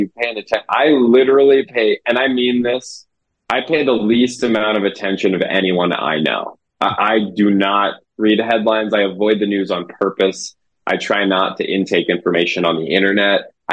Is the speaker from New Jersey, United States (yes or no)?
no; Philadelphia, Pennsylvania, United States; probably because I'm from Philadelphia, and Philadelphia is an upsetting place.